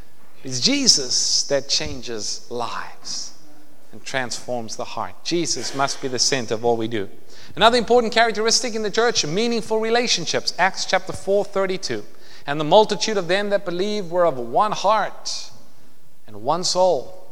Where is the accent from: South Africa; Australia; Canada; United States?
South Africa; I'm from South Africa. And one of the things we like to do growing up in South Africa is we would go to something called a scratch patch.